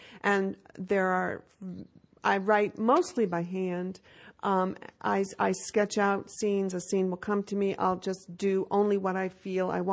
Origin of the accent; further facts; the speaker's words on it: New England, United States; I'm so from New England. It's not, I mean, generations and generations on both sides, way before the Mayflower.